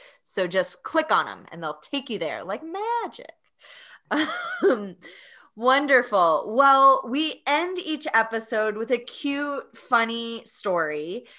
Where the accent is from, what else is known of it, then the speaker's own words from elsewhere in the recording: Tennessee, United States; I was born and raised in Tennessee and I went in the other direction of like, I get me away from country music because it's all I hear.